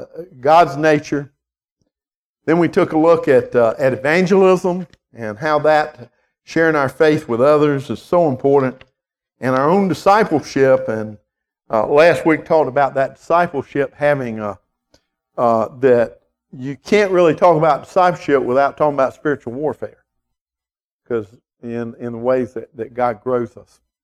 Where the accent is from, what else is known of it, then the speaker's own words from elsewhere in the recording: Savannah, Georgia, United States; also born or lived in Texas; Audrey and I, you know, I grew up in Savannah here all my life, and then we got married. We moved to Texas. And lived in Texas, other parts of Georgia.